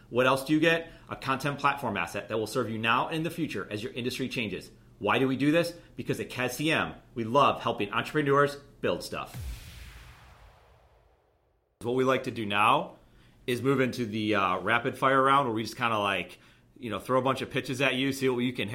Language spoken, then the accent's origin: English; Buffalo, New York, United States; now in Charlotte, United States; I'm from Buffalo, New York, so I'm used to the cold. I do live in Charlotte